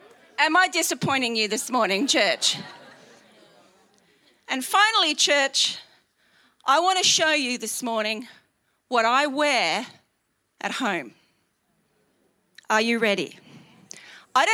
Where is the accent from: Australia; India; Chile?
Australia; I'm an Aussie girl who loves the beach.